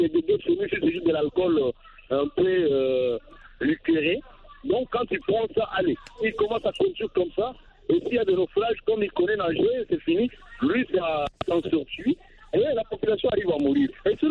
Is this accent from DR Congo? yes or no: yes; DR Congo; chez nous en RDC on l'utilise.